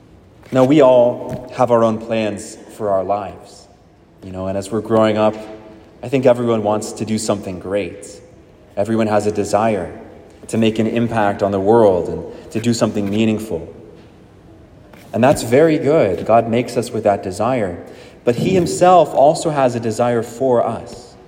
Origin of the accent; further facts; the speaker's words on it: Oregon, United States; I grew up in Oregon, and my family would go to church on Sundays, the Methodist church